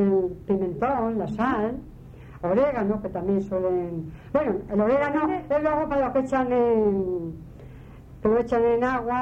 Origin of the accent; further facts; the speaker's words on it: Barco de Ávila, Castile and León, Spain; also born or lived in Madrid; Yo soy de aquí, de Barco de Lea, de Ávila, y he vivido toda la vida.